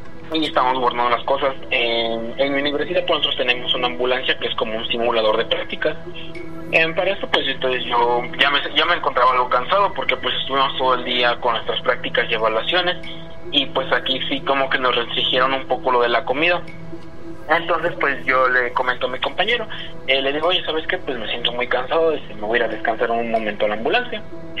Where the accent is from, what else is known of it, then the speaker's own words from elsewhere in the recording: Huajuapan de León, Oaxaca, Mexico; now in Puebla, Mexico; Yo soy de Huajuapan de León.